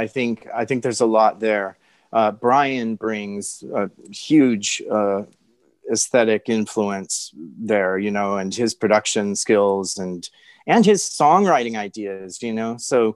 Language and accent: English; Hawaii, United States; born there; It's a town in Hawaii that my family and I used to go to when I was a little kid. I was born in Hawaii.